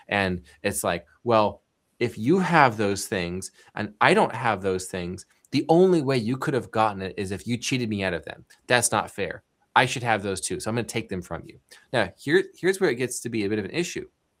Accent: Dayton, Ohio, United States; There's an anecdote I can share from my hometown of Dayton, Ohio.

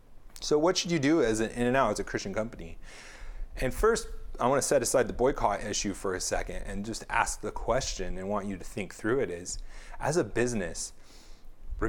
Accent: California, United States; now in Hawaii, United States; And the reason I wanted to talk about that today is because I come from California

